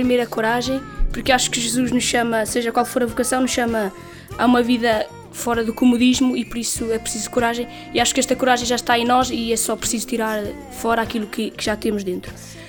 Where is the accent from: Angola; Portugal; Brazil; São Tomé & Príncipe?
Portugal; Vila Real, Norte; now in Setúbal, Portugal; sou natural de Vila Real e atualmente estou em Setúbal e estudo artes visuais e colaboro na pastoral da casa e província.